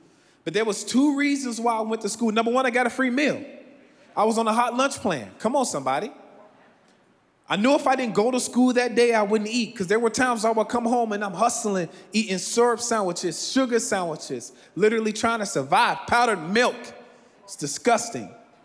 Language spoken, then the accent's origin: English; Chicago, Illinois, United States; So I am originally from Chicago. Born and bred. Shot town, stand up. Born and bred all my life.